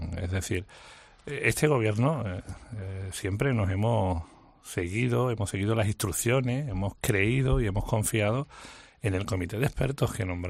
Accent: Andalusia, Spain; porque como andaluz y además como consejero de turismo

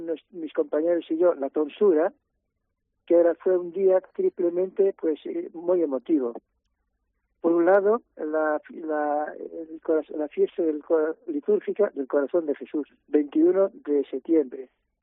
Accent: Redondela, Galicia, Spain; Pues yo soy nativo de Redondela, Santiago de Redondela.

